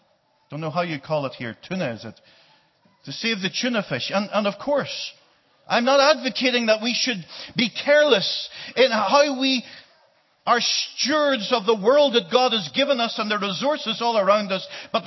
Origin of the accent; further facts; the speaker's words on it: Ireland; I love that color. I come from the Emerald Isle. You know that. And there's something of Ireland in heaven, I discover.